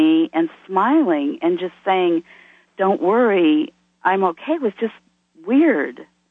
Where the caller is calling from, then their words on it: Jonesboro, Arkansas, United States; I'm calling from Jonesboro, Arkansas.